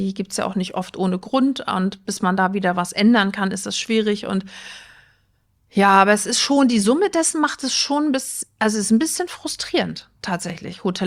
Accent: Rostock, Mecklenburg-Vorpommern, Germany; Ich bin ein Küstenkind, ich komme aus Rostock, original.

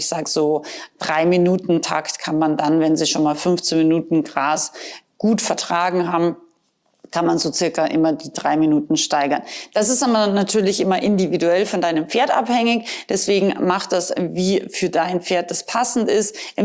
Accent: Austria; moved away; du weißt vielleicht, ich bin ursprünglich aus Österreich

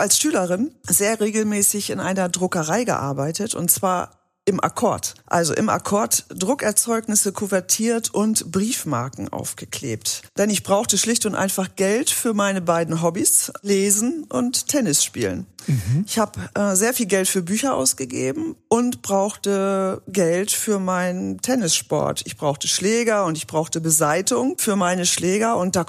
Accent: Glückstadt, Schleswig-Holstein, Germany; Ich bin in Glückstadt geboren und bis zum Abitur gewesen. Glückstadt ist westlich von Hamburg.

